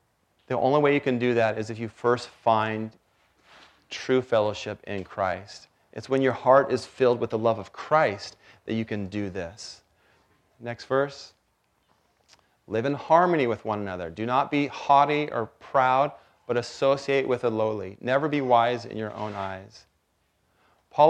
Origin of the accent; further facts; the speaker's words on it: Washington, United States; I had a roommate from Alaska, and I'd wake up, and I was from Washington